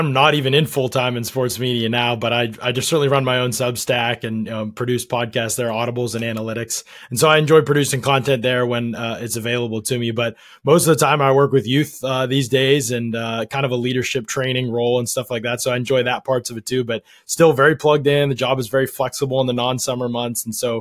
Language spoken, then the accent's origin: English; Pittsburgh, Pennsylvania, United States; I grew up a Steelers fan. I grew up outside Pittsburgh.